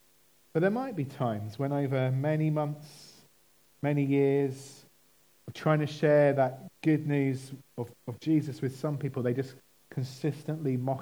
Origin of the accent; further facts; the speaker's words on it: United Kingdom; Now, as British people, we have a problem with this picture